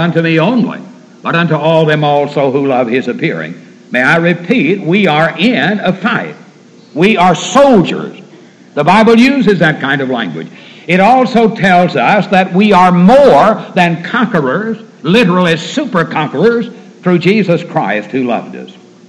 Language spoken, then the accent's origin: English; Portland, Tennessee, United States; in my hometown, and I grew up in Portland, Tennessee.